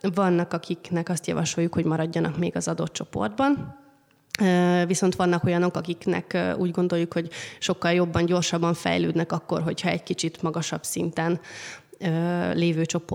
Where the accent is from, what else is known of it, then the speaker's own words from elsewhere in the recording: Nyíregyháza, Szabolcs-Szatmár-Bereg, Hungary; born there; moved away as an adult; now in Budapest, Hungary; Én Nyíregyházán születtem, ott is tanultam nagyon sokáig, aztán 11 évvel ezelőtt költöztem Pestre